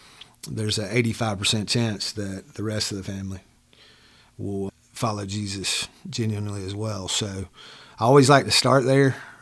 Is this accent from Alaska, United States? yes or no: no; Dillon, South Carolina, United States; I grew up in Dillon, South Carolina. I had two Christian parents my entire life.